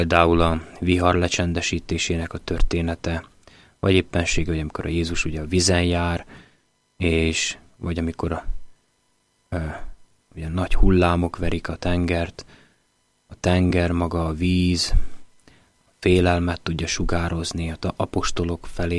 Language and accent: Hungarian; Komárom, Komárom-Esztergom, Hungary; Pedig egy komáromi gyerek vagyok, aki a csapvízen nőtt föl Hajdanán